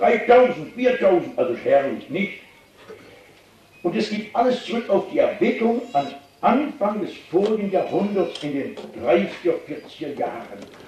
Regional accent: North Rhine-Westphalia, Germany; ich komme aus dem Lande Nordrhein-Westfalen, das ja für Württemberg beinahe Ausland ist.

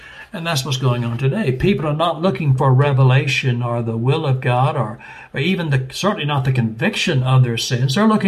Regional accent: Dallas, Texas, United States; My home pastor, I grew up in First Baptist Church of Dallas, Texas

